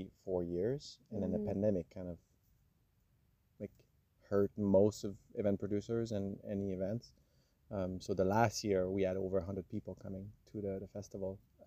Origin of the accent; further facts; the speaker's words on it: Quebec, Canada; now in Salt Spring, Canada; I'm from Quebec originally, and I've been on the West Coast for about 20 years, living on Salt Spring for 10 years.